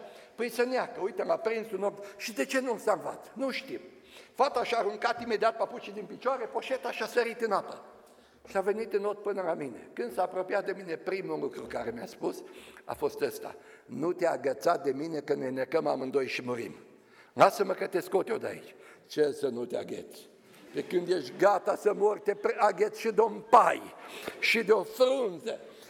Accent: Maramureș County, Romania; also born or lived in Arad; Am crescut pe Maramureș, și la Arad, un oraș pe unde trece râul ăsta mare.

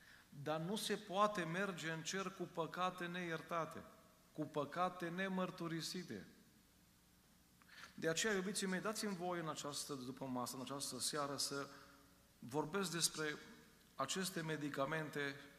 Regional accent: Arad, Arad County, Romania; Am copilărit la Biserica Michalaca din Arad

